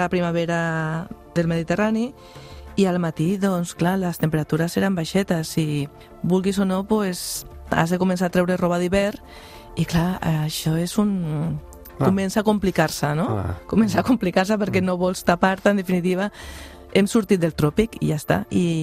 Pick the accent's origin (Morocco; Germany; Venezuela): Venezuela; Miranda; he nascut a Venezuela i sempre el meu, on vaig viure, era la part de Barlovento, que era la part negra